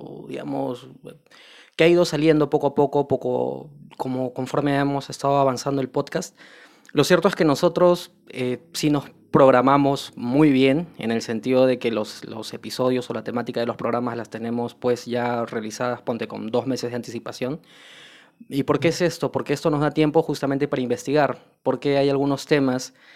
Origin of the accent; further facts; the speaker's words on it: Lima, Peru; yo soy de Lima, Perú. Yo soy abogado de profesión.